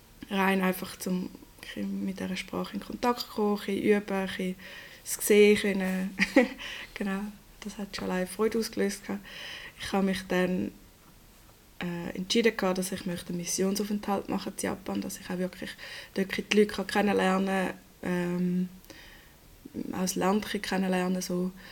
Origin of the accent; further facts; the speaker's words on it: Zurich, Switzerland; now in Aarau, Switzerland; Von Zürich-Wieland, ein kleines Bauerndörfchen mit 465 Einwohnern. Dort bin ich aufgewachsen, bin jetzt eigentlich die ganze Zeit in dieser Region geblieben. Und jetzt bin ich relativ weit weggezogen. Meine Familie ist auch immer noch dort.